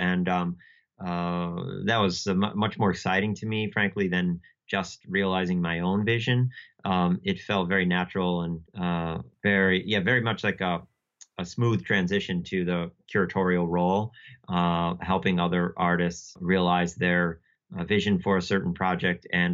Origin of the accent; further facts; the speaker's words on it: New York, United States; I grew up in the Finger Lakes area here near Rochester, and then I went to undergrad in Asheville, North Carolina